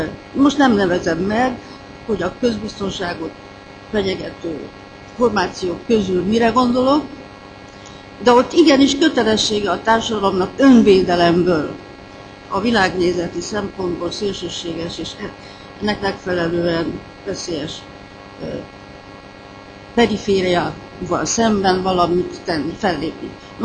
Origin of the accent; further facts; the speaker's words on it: Romania; fontos volt, hogy én magyar vagyok Romániában